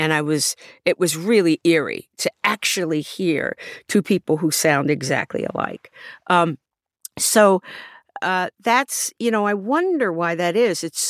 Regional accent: Baltimore, Maryland, United States; think those would be Caucasian Baltimoreans and not Black Baltimoreans. And so for most of my youth, I grew up around Black people who did not have that accent.

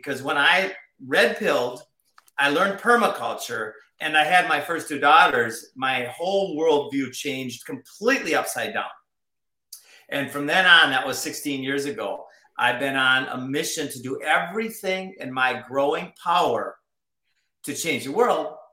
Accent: Minnesota, United States; So I grew up in Minnesota.

